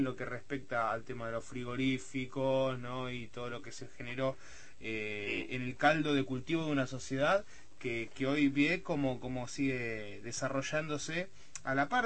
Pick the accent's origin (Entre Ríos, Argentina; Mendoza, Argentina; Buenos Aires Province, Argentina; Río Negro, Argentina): Buenos Aires Province, Argentina; La Plata; a los que somos de La Plata todavía no estamos tan al tanto, no vemos tanto la movida